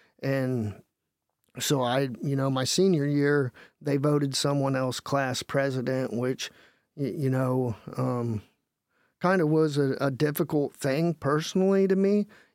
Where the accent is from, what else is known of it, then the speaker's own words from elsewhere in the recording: Hartford City, Indiana, United States; So grew up in Harford City. So, you know, I'm born and raised in Harford City, actually still live in Blackford County.